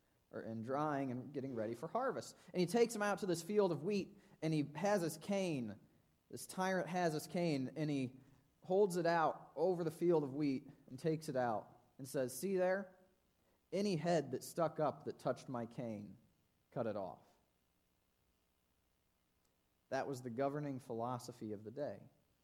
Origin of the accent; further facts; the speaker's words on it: United States; I like being an American. I like being free. I like my liberty.